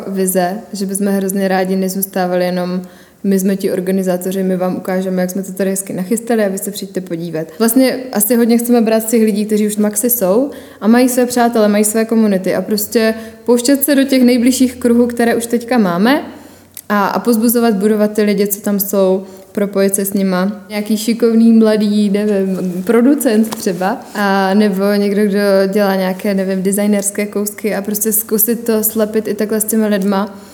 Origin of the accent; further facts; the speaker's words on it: Vizovice, Zlín Region, Czechia; narodila jsem se ve Zlíně, pak jsem žila ve Vizovicích s rodinkou, pak jsem hodně cestovala